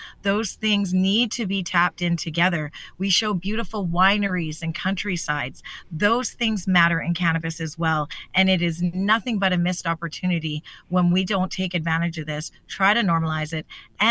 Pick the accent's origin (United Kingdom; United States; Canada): Canada; We're Canadian.